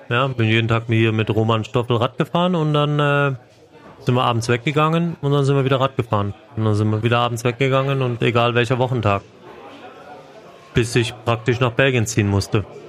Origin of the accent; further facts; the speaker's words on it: Bavaria, Germany; Und als Bayer hatte ich da 0,0 Probleme.